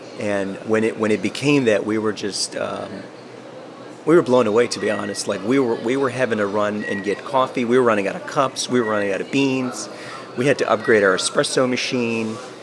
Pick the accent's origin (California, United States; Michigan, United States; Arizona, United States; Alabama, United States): Michigan, United States; Hamtramck; I remember growing up in Hamtramck. Hamtramck was way more diverse. And my high school had 27 ethnicities.